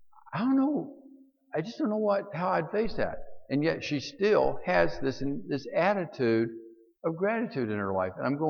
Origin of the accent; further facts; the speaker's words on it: Alabama, United States; We're both from Alabama. He was from the smart part of Alabama. I wasn't.